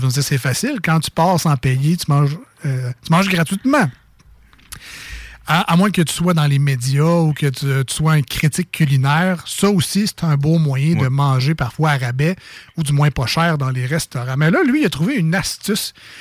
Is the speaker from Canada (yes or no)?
yes; Quebec City, Quebec, Canada; accent: Limoilou; C'est mon accent de Limoilou.